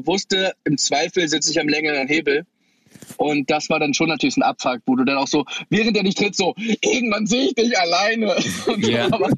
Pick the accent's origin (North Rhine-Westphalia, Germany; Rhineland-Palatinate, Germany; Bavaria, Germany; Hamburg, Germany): Hamburg, Germany; Bergedorf; Nee, auch bei uns in Bergedorf. Also ich hatte immer so 10 Minuten Fußweg.